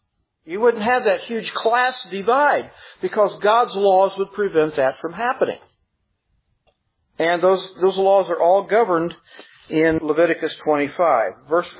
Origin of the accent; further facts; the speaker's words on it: Illinois, United States; I didn't hear it much growing up in Illinois. I never heard it in Wisconsin.